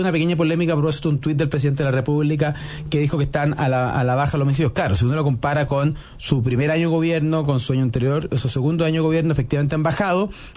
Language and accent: Spanish; Chile; Pero hoy, si yo vengo de Chile, yo estaba